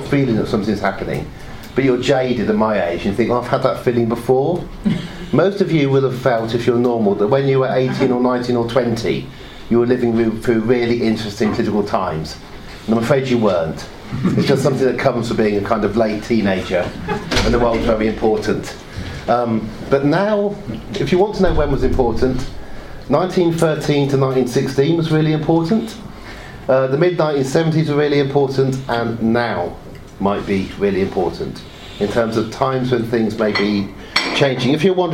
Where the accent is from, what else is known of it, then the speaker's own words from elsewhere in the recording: Oxford, South East England, United Kingdom; I grew up in Oxford, little southern town. I came back to Oxford 5 years ago